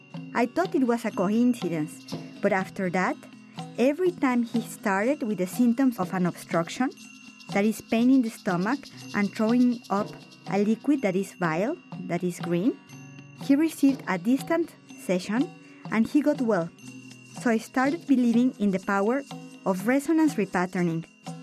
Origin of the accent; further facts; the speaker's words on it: Cuernavaca, Morelos, Mexico; I come from Mexico, Cuernavaca.